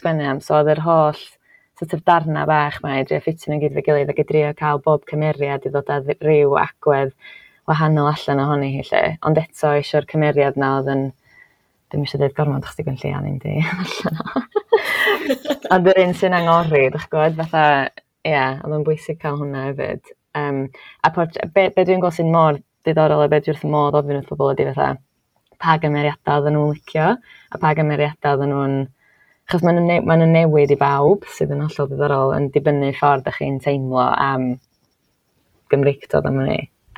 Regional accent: Wales, United Kingdom; dwi'n gwybod pwy dwi'n Cymraes, a dyna fo.

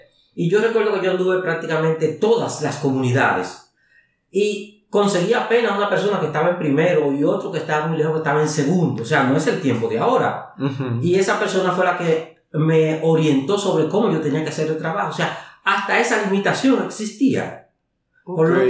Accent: Monte Plata, Dominican Republic; born there; Yo soy nacido en el Batey Las Aguas de Monteplata, que es una comunidad rural. Antiguamente era cañera. O sea, nacido en el país, República Dominicana.

